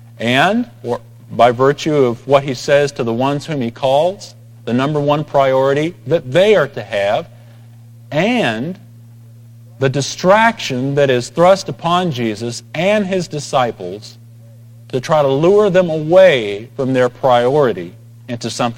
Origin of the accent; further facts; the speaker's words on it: San Antonio, Texas, United States; now in Dallas-Fort Worth, United States; I grew up in San Antonio, and I remember during one September hearing about a story that happened down there, 99 degree September day.